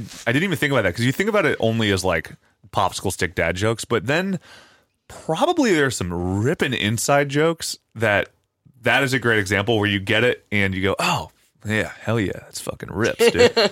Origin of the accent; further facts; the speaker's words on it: Australia; So, as an Aussie, Americans are always asking me where in Australia there isn't something trying to kill you.